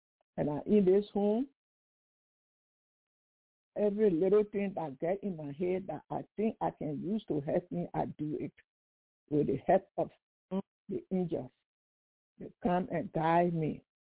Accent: Liberia; now in United States; And when I came from Liberia, I came with my knee hurting.

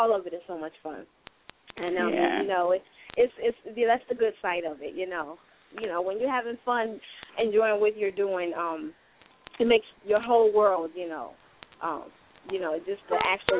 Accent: Toledo, Ohio, United States; And there's a show on 13ABC in my hometown called Bridges. I've been on that show a couple times, and I've been on a show called Step Up Toledo.

